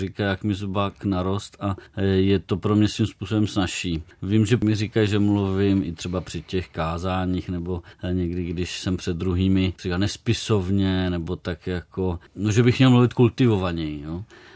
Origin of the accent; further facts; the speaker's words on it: Plzeň, Plzeň Region, Czechia; also born or lived in Ostrava / Brno; now in Prague, Czech Republic; No tak vzhledem k tomu, že jsem z Plzně původem, tak nevím.